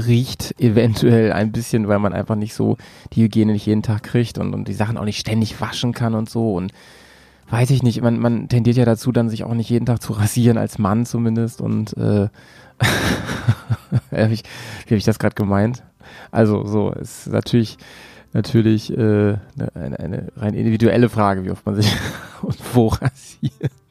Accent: Northern Germany, Germany; ich kann vor allem natürlich immer nur so über Norden, hier über meine Heimat sprechen

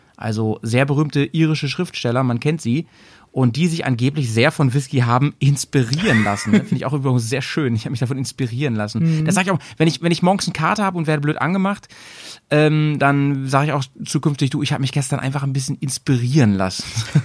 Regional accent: Hanover, Lower Saxony, Germany; in Hannover. Ich komme ja aus der Ecke eigentlich, ursprünglich.

